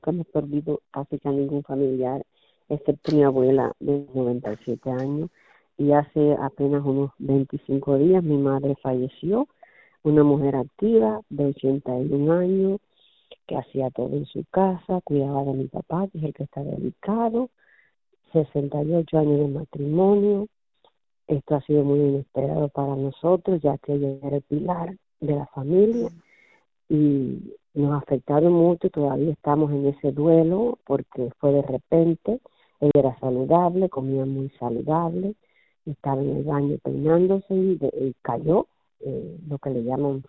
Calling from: Fort Lauderdale, Florida, United States; de Fort Lauderdale

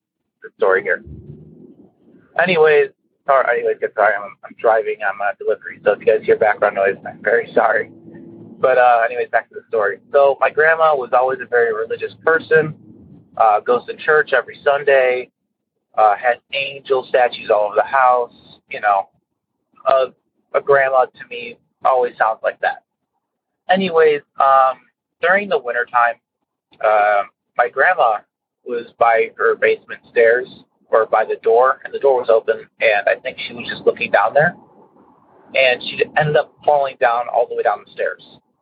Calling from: Carol Stream, Illinois, United States

